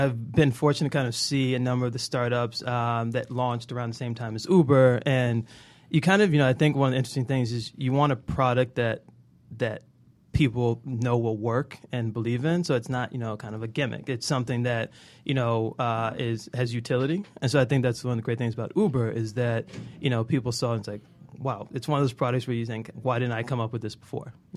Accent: Atlanta, Georgia, United States; Yeah, I'm originally from Atlanta, so I kind of knew the pain points of the city.

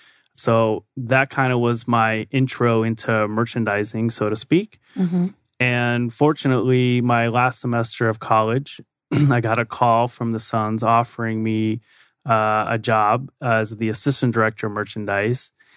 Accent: Phoenix, Arizona, United States; I'm actually also a native. Okay. So born and raised in Phoenix, and went to the University of Arizona.

